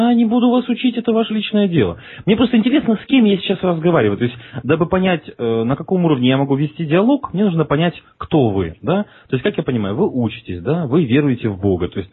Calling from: Moscow, Russia; Ну, я из Москвы.

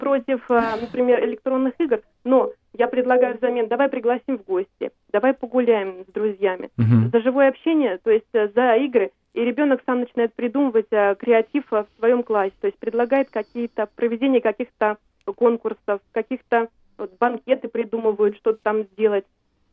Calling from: Moscow Oblast, Russia; Я звоню из Московской области. Угу. Я мама троих детей. У меня старший ребенок 11 лет, средний 4 года и маленький 1,5 годика. Мама достаточно молодая, мне 30

